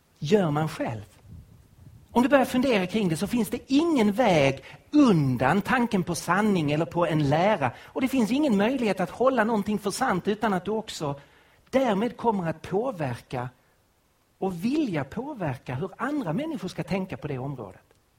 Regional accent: Sweden; Det skönaste vi som svenskar vet, det är ju att om någon påstår någonting, att vi då kan svara precis.

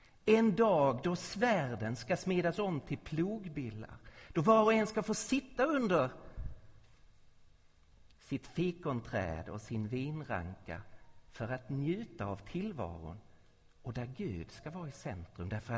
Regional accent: Skåne, Sweden; Det är ju ingen hemlighet att jag är skåning.

